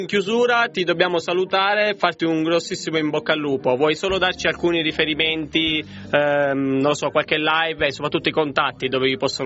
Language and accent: Italian; Sicily, Italy; io sono siciliano, ok, non conosco bene qui la zona